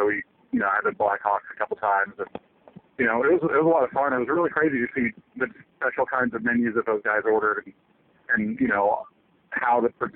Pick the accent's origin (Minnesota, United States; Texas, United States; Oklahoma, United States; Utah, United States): Texas, United States; Dallas; also born or lived in California; I'm from Texas. I grew up in Dallas. I lived in California for about 5 years doing stand-up comedy